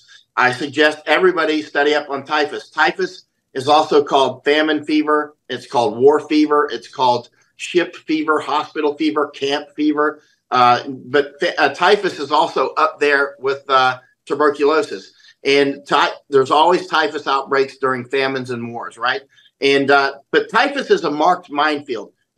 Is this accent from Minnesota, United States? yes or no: no; Florida, United States; I'm from Florida, right? I've been weaponized against mosquitoes since I was a child, right? When you grow up in Florida, you're taught how to pour out the water